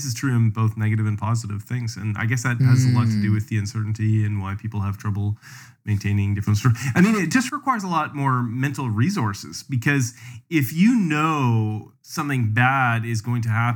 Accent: Canada; I grew up in Canada.

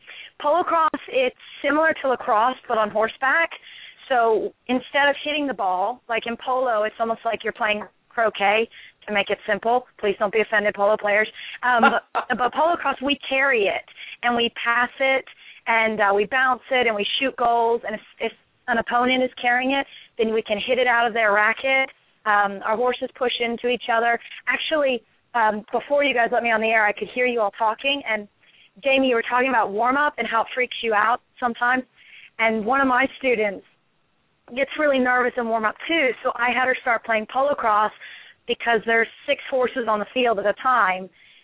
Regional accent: Upper Marlboro, Maryland, United States; I'm from Maryland. I grew up in Upper Marlboro.

